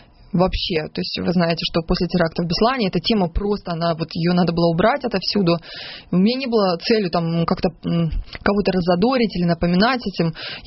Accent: Donetsk, Rostov Oblast, Russia; born there; я родилась в Ростовской области, город Донецк, Ростовской области. Не тот Донецк, который сейчас ДНР, а маленький городок Шахтерский.

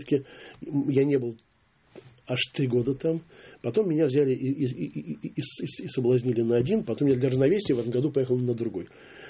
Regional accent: Moscow, Russia; Ну, я москвич

